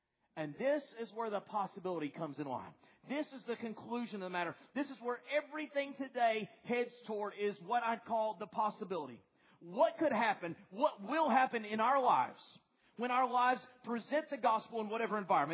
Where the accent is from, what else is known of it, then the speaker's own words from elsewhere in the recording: the South, United States; Now, I don't know about you, but I'm from the South.